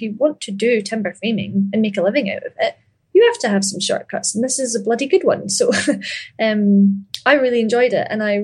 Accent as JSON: {"language": "English", "town": "Ayr", "region": "Scotland", "country": "United Kingdom", "tie": "born or raised there", "said": "And I grew up in Ayr, and I think there's a lot of wealth in Ayr and the surrounding areas."}